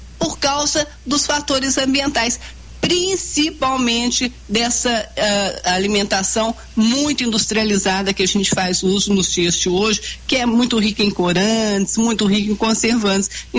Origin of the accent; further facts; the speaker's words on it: Belo Horizonte, Minas Gerais, Brazil; eu nasci em Belo Horizonte, e onde eu morava, no bairro que eu morava, que hoje é na Savassi